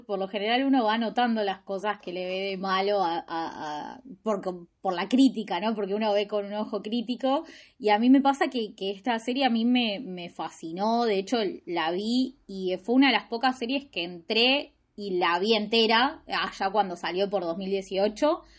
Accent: Argentina; Somos Argentina, le decimos como podemos.

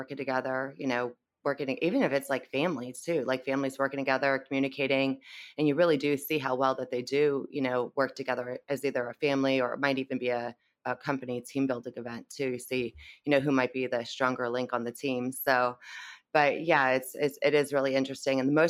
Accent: Pennsylvania, United States; So originally I'm from the North, Pennsylvania, and my husband and I were looking for a home in the South.

